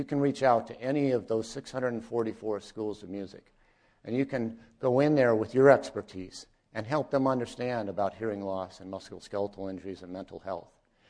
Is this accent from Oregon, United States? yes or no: no; Indianapolis, Indiana, United States; I'm from Indianapolis.